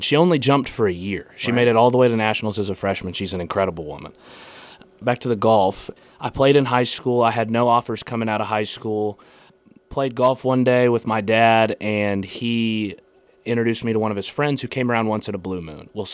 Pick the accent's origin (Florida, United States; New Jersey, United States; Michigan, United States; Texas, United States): Texas, United States; Fredericksburg; I was born and raised in Fredericksburg, Texas, which is a small town in the hill country.